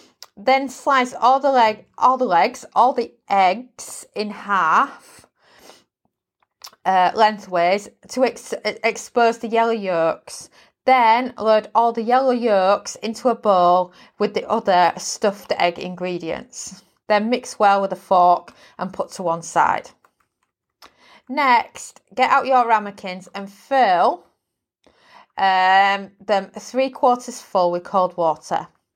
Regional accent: United Kingdom; I'm British

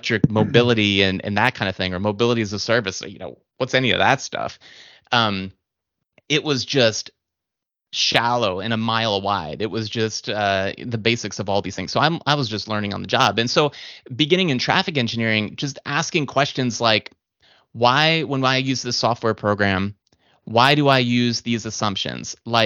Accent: Virginia, United States; So growing up in Northern Virginia, the suburbs of Washington, D.C., I was very familiar with traffic.

